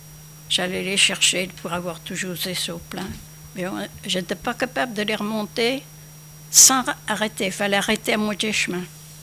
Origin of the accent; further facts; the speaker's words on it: Mormaison, Pays de la Loire, France; born there; je suis née à Mormaison. Je suis venue là en me mariant, je suis venue là en 26.